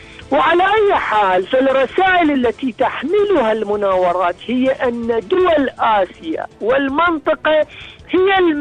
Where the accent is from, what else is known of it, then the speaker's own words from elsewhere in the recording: Iraq; من العراق